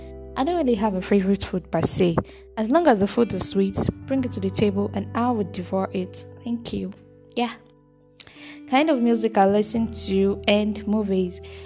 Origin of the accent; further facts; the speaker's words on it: Port Harcourt, Rivers, Nigeria; where I stay in Port Harcourt, River State. I stay in Port Harcourt. I'm a Port Harcourt girl. I was born in Port Harcourt. I grew up in Port Harcourt. My whole life is in Port Harcourt. So, yeah. Age, I'm plus one.